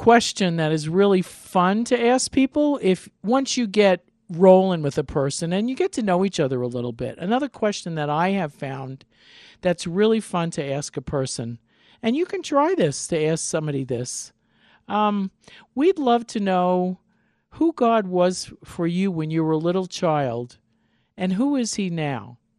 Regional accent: Long Island, New York, United States; born there; Hint, I was born in 1950 in Long Island, New York.

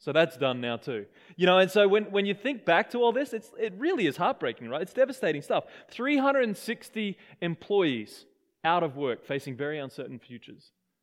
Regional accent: Australia; now in New Zealand; as an Australian, let me just be honest.

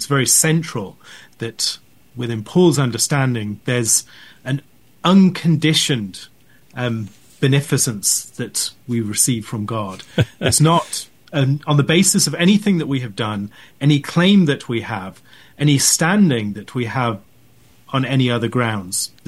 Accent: West Midlands, United Kingdom; I divide our time between Stoke-on-Trent in the West Midlands of the UK and Manhattan. So my wife is from New York, and I'm from the West Midlands.

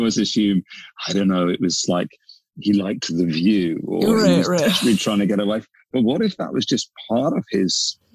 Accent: United Kingdom; you're Canadian, I'm British

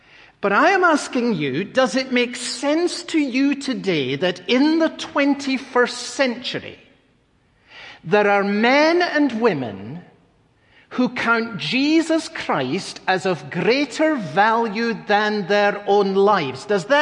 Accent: United Kingdom; Growing up in Britain, I learned early in life the history of the martyrs

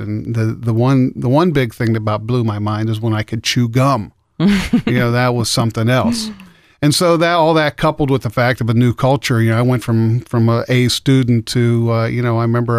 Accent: Bethlehem, West Virginia, United States; I was born in Wheeling. I was actually born in a little suburb outside of Wheeling called Bethlehem.

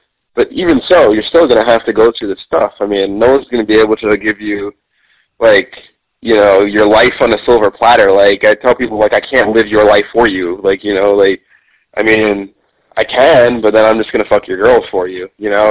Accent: New York, United States; I'm from New York.

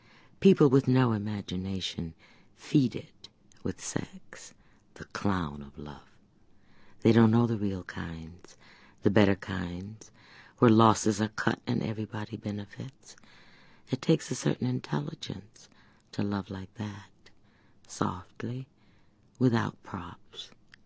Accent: Ohio, United States; because I'm from Ohio, so I knew the ones in near Lake Erie, near Detroit.

